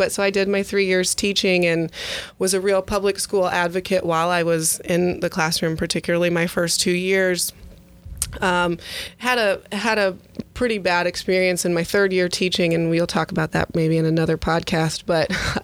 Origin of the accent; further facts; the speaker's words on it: Illinois, United States; now in St. Louis, United States; I grew up in Central Illinois and had a brother that lived in Wildwood here in St. Louis County.